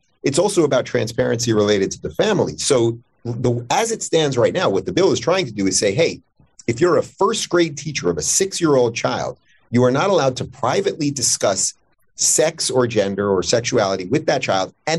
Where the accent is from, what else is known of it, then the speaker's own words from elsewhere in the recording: Florida, United States; And I am going to do everything I can as a Floridian to keep Florida, Florida.